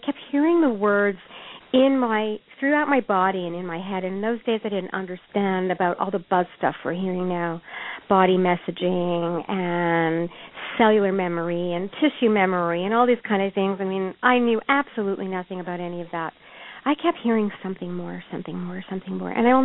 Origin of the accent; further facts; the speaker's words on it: Montreal, Quebec, Canada; And I'm from Montreal and from Canada. So, you know, of course, I was far away from home.